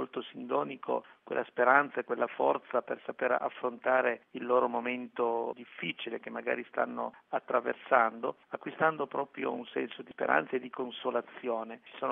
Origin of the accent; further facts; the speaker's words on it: Piedmont, Italy; non tanto perché essendo piemontesi siamo vicini alla Francia